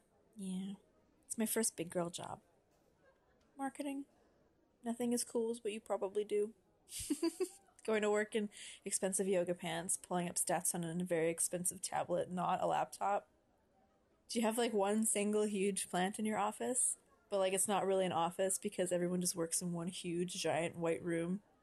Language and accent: English; Vancouver, British Columbia, Canada; I'm from Vancouver. I know, I should be the one wearing yoga pants.